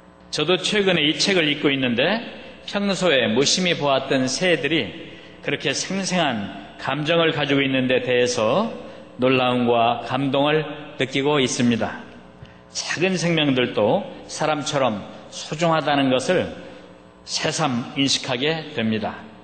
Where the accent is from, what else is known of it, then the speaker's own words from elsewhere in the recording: Anyang, Gyeonggi Province, South Korea; 저는 안양 출신의 국회의원